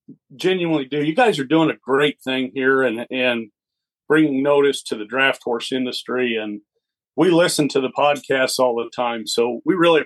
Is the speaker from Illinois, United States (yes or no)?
yes; Paris, Illinois, United States; Scott and I grew up in Illinois, and so we're back here.